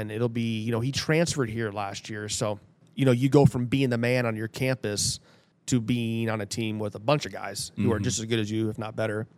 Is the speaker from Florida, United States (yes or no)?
no; Iowa, United States; guys, I'm not from here. I'm from Iowa, okay?